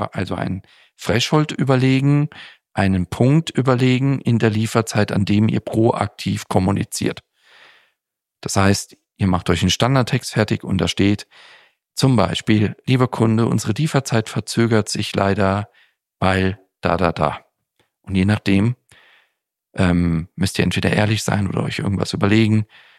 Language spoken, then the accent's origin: German; Switzerland; auf die Schweiz, auf mein Heimatland